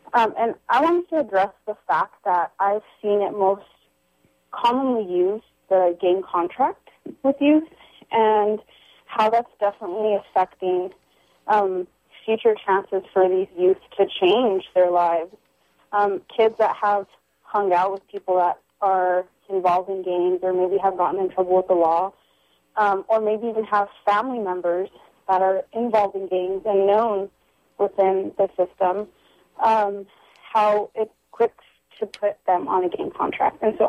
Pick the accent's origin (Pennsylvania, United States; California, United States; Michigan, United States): California, United States; Salinas; I'm actually from Salinas, and I grew up mainly on the east side of Salinas, which is a part of Salinas that there's more concentration of poverty and crime going on in that area.